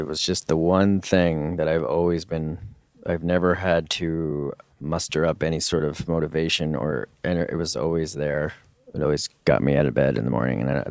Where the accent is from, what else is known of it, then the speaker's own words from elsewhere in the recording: New York, United States; also born or lived in Westchester; No, actually, I grew up in New York.